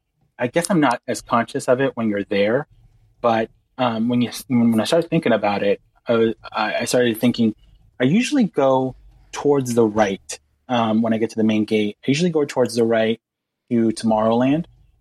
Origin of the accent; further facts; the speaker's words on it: Long Beach, California, United States; I mean, I grew up in Long Beach, California, LA, I guess.